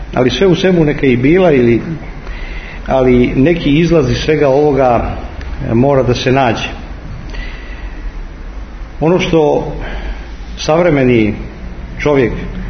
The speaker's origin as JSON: {"language": "Serbian", "region": "Belgrade", "country": "Serbia", "tie": "born or raised there", "said": "ja sam odrastao u Beogradu"}